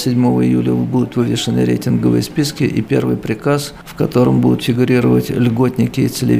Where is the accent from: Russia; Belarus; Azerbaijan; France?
Azerbaijan; я из Азербайджана.